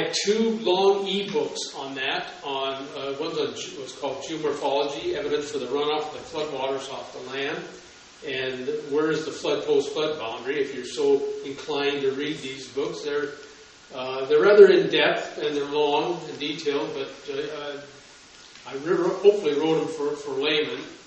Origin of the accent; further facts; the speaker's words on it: Washington, United States; Since I'm from Washington State, I just couldn't help but to study these things for years